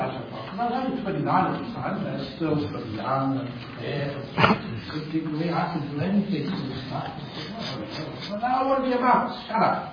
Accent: London, United Kingdom; born there; I was born in London, English, so as soon as, in those days anyway, my generation, as soon as you were weaned off your mother's milk, you were on cushion tea.

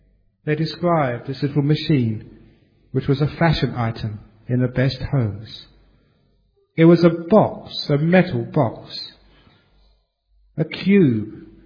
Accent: Ealing, London, United Kingdom; Actually, I came from Ealing in London.

